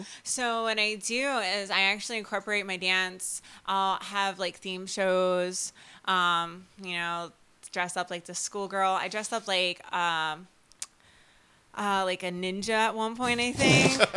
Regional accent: New Jersey, United States; moved away as an adult; Well, I am originally from New Jersey, South Jersey, by the way. I was born and raised there, and I moved to Florida about 3 years ago

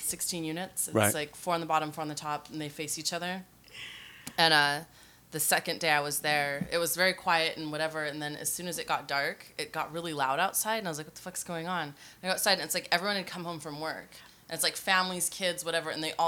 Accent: New York City, New York, United States; moved away; the big transition was because I came from New York. So I was used to being able to walk everywhere, take a bus everywhere.

